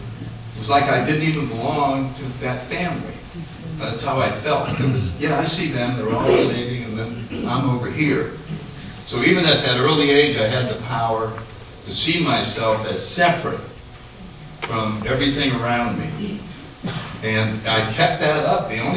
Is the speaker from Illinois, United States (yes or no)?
no; New Haven, Connecticut, United States; So anyway, I grew up in New Haven, Connecticut. I was born in 31.